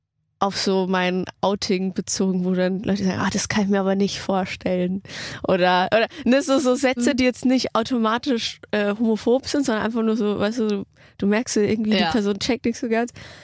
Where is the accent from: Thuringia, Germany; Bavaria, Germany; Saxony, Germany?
Bavaria, Germany; Passau; in dieser Zeit war ich noch in meiner Heimat in Passau, Niederbayern und habe da mein Abi irgendwie noch nebenbei gemacht.